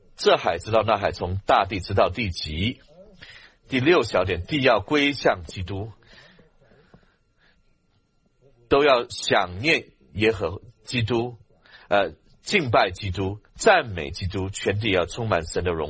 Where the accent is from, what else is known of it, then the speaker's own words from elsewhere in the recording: Hong Kong; 我在香港长大